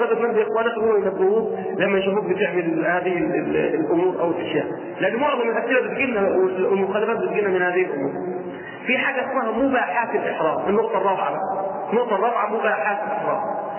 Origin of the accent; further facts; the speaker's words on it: Egypt; يعني عندنا في مصر بيحبوا اللون الأبيض، هنا بيحبوا اللون الأخضر